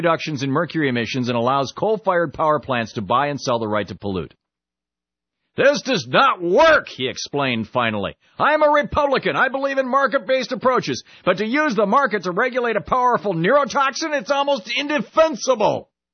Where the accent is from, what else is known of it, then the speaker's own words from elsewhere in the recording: Burlington, Vermont, United States; I am so proud of my hometown newspaper, even if it is owned by Gannett